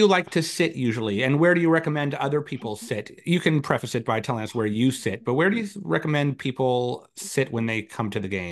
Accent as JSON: {"language": "English", "town": "Oakland", "region": "California", "country": "United States", "said": "Yeah, I'm from Oakland, and it's pretty easy to get tickets"}